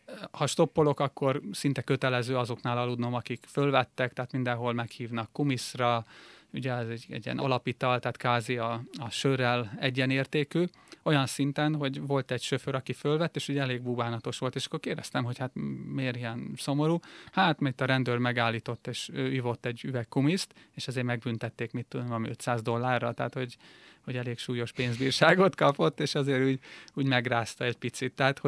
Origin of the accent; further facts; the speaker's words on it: Hungary; Tehát hogy magyarként mindig valamilyen visszajelzést kapunk a világból, és a legérdekesebb az volt, én stoppal jártam egyébként jó részt Kazasztánt, és sokszor fölvettek, és mondták, hogy mondtam, hogy magyar vagyok